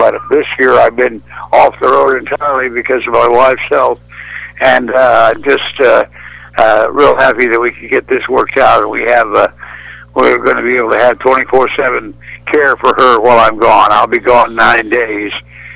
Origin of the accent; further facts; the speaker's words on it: Oregon, United States; also born or lived in Los Angeles; I was raised primarily in Oregon until my junior high school years, and then we started spending winters in California. I went to the last year of junior high and high school in Los Angeles.